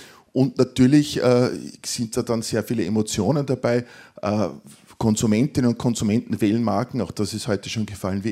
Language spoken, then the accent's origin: German; Linz, Upper Austria, Austria; Ich bin eben auch Linzer.